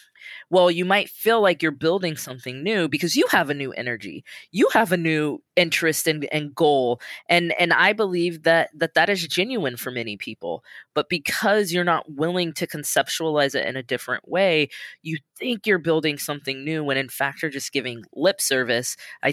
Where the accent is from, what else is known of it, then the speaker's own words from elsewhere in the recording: Omaha, Nebraska, United States; also born or lived in Bay Area; now in Los Angeles, United States; when I think about my different experiences growing up in Omaha, going to law school at Stanford and living in the Bay for about 7 years, and then moving down to LA, where I've been since 2012